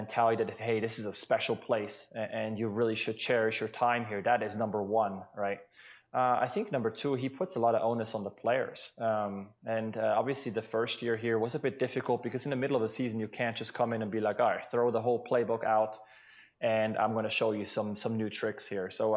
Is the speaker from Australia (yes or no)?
no; Switzerland; I remember growing up in Switzerland